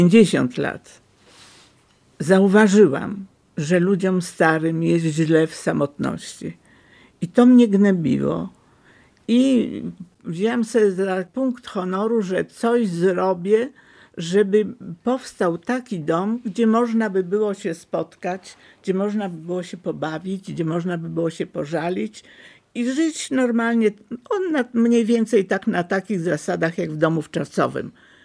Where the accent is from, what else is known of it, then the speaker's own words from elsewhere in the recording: Lublin, Lublin Voivodeship, Poland; a ja lublinianka, przecież od urodzenia jestem lublinianką.